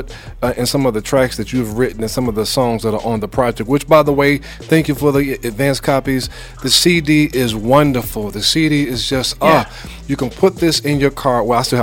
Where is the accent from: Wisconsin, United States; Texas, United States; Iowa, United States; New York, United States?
New York, United States; Brooklyn; I grew up in Brooklyn, New York. I'm from Bed-Stuy, all that good stuff.